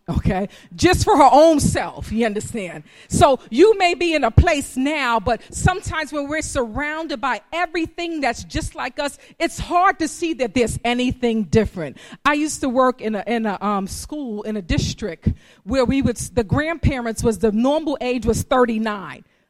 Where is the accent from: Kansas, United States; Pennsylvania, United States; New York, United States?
New York, United States; Bronx; because guess what? I grew up in the projects. I'm from the South Bronx. That's where my family is from.